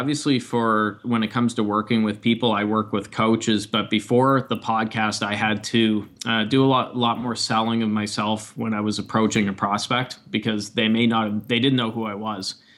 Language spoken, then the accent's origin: English; Canada; but a lot of people don't even know that I'm from Canada.